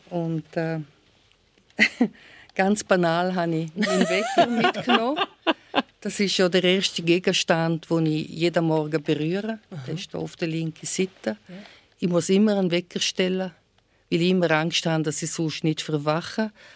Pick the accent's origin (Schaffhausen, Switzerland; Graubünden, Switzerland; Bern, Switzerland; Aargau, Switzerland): Graubünden, Switzerland; Castasegna; Ich bin in Castasegna aufgewachsen.